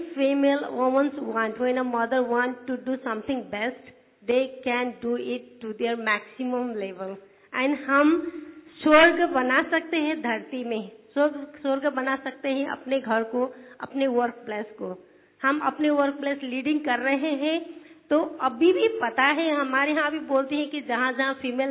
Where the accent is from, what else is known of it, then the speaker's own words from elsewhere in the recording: Nepal; Hindi is a second language; मैं नेपाल से हूँ।